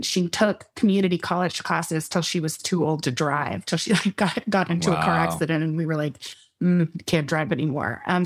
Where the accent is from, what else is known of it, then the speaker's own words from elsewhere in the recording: Austin, Texas, United States; We were born in West Texas, which is like, I don't know if any of you have been to West Texas